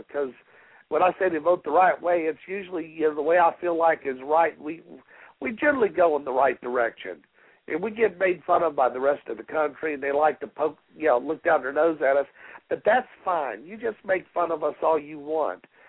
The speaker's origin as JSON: {"language": "English", "region": "Illinois", "country": "United States", "tie": "born there", "lives_now": "Alabama, United States", "said": "I was born in Illinois, but I chose to live in Alabama."}